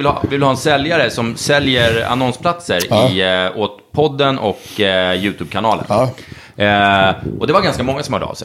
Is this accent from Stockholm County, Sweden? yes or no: yes; Norrtälje, Stockholm County, Sweden; Norrtäljekille, det är ju där jag kommer ifrån. Det är mycket innavel där uppe.